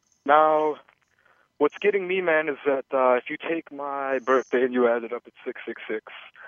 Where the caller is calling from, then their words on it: New Orleans, Louisiana, United States; I am calling from New Orleans, Louisiana.